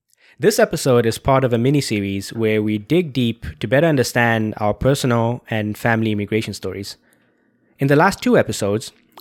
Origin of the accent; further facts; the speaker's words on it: Zambia; also born or lived in India; So I don't really have too many memories of India, but, you know, growing up in Zambia is, I don't know, looking back, you realize how unique that experience was.